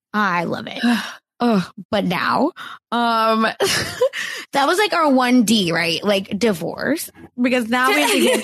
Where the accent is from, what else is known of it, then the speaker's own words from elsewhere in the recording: Oklahoma, United States; But like, y'all know I'm from Oklahoma.